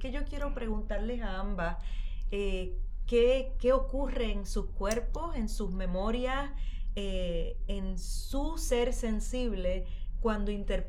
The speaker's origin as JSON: {"language": "Spanish", "country": "Puerto Rico", "said": "el significado que tiene para nosotros siendo puertorriqueños, ¿verdad?"}